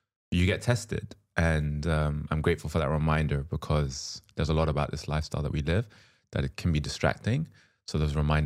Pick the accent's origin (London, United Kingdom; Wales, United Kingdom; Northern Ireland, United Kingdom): London, United Kingdom; I was born and raised in London.